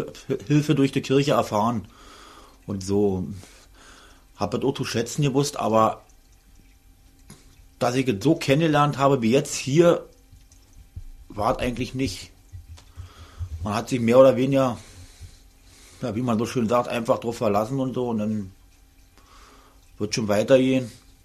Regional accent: Brandenburg, Germany; weil ich auch auf dem Land groß geworden bin bei Potsdam und so

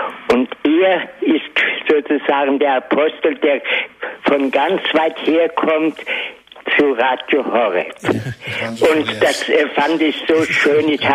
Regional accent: Fulda, Hesse, Germany; Und ich komme aus Fulda. Das heißt, das ist ja die Stadt des heiligen Bonifatius, wo die deutschen Bischöfe sich versammeln.

